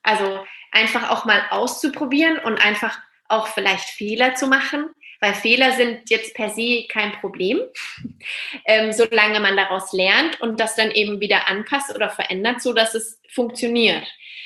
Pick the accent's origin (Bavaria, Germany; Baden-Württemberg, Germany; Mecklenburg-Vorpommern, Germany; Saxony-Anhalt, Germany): Bavaria, Germany; Würzburg; Ich bin ja aus Würzburg, also ich komme von hier und bin auch wieder hierher zurückgekommen